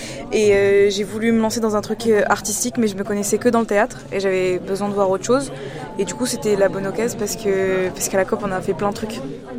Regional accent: Marseille, Provence-Alpes-Côte d'Azur, France; Mais j'ai grandi, dans les quartiers nord à Marseille, pas très loin du Merlan.

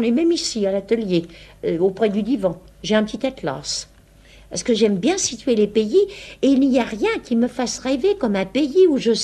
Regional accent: Paris, Île-de-France, France; born there; J'aime beaucoup Paris, j'y habite, je suis née à Paris.

